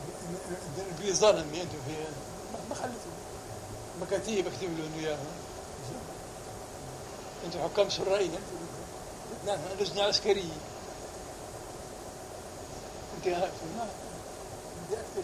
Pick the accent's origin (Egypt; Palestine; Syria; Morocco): Palestine